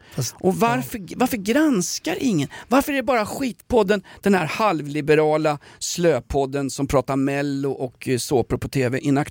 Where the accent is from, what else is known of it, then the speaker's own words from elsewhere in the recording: Märsta, Stockholm County, Sweden; Jag är från Märsta.